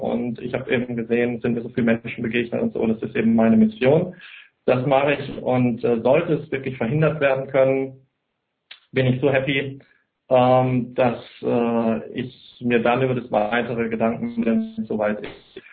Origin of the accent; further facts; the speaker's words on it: Berlin, Germany; ich bin ein Berliner